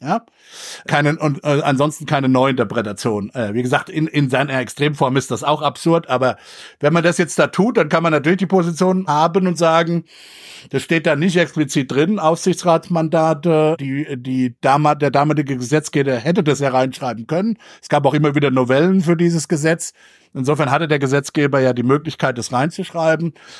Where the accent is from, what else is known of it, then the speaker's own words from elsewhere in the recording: United States; wofür ich durchaus auch als Amerikaner durchaus Sympathien habe